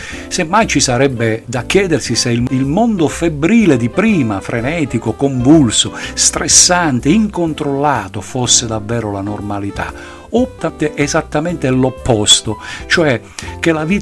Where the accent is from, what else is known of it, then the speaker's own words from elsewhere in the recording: Calabria, Italy; dalla mia terra, la Calabria, in particolare da Cosenza